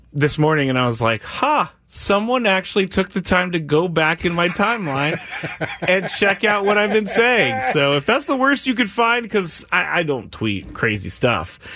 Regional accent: California, United States; I'm not ashamed to say I grew up in the Bay Area.

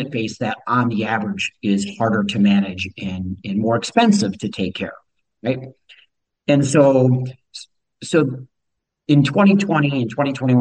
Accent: Hastings, Minnesota, United States; So I grew up in Minnesota. Hastings, went to St. Cloud State in college

